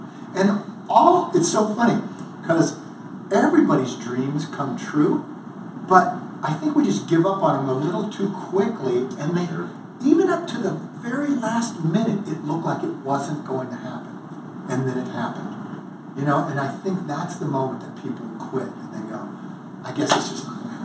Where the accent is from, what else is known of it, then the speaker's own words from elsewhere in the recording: California, United States; So I just invited myself to a small school near my hometown, UC Davis, which played Division II football